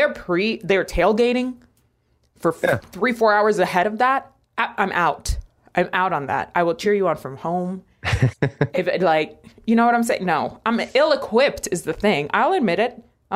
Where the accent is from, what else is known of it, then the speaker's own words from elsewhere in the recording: New York, United States; now in Miami, United States; I grew up in Washington Heights. Why do you think we moved to Miami?